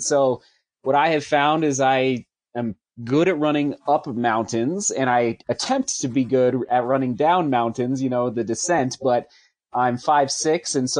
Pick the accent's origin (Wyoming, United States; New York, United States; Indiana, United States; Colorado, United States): Colorado, United States; Buena Vista; I'm a BV kid, so I grew up in Buena Vista. And you know I'm from Buena Vista because I pronounce it Buena Vista, not Buena Vista.